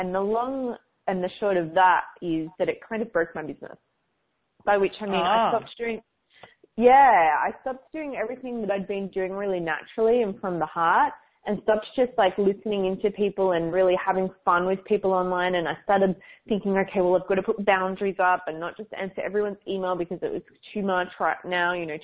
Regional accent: Melbourne, Victoria, Australia; Melbourne, my hometown in Australia

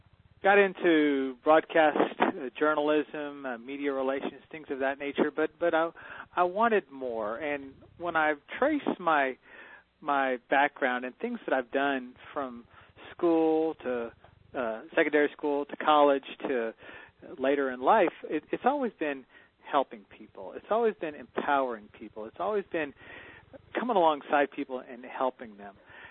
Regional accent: San Antonio, Texas, United States; also born or lived in Dallas; And I'm originally from San Antonio. So lifetime Texan and frequent Tennessee visitor.

